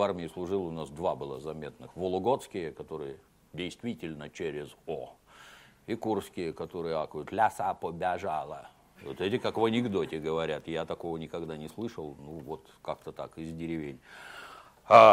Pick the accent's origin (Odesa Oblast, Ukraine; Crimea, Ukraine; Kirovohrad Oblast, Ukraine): Kirovohrad Oblast, Ukraine; Kropyvnytskyi; born there; я вот родился в Советском Союзе в военном городке на Украине, в городе Кировограде. Далеко от Голливуда, очень.